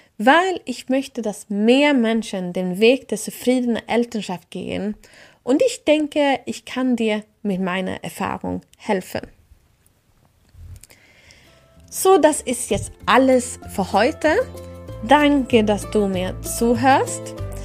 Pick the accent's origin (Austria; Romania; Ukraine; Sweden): Sweden; German is a second language; moved away as an adult; now in Germany; Ich bin Schwedin und habe Schweden für die Liebe verlassen. Und ich bin mit einem Deutschen verheiratet und lebe seit mehr als 15 Jahren in Deutschland.